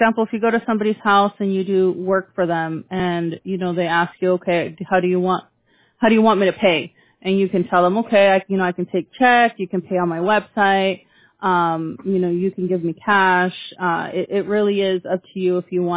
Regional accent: California, United States; I'm from California, Orange County.

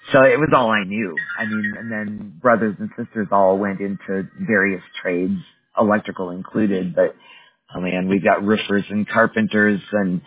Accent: Wisconsin, United States; I live in Mountain, but I work on Pacific, and I used to live in Central. I'm from Wisconsin.

